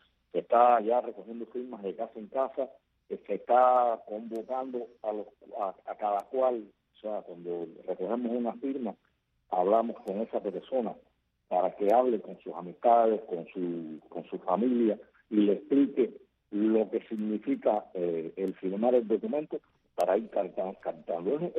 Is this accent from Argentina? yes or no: no; Cuba